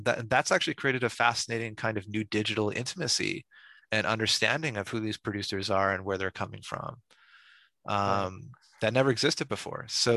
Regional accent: Vancouver, British Columbia, Canada; I'm from Vancouver, Canada.

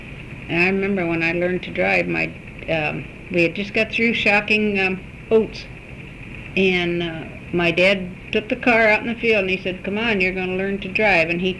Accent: Marengo, Iowa, United States; moved away; street here is named after my hometown in Iowa

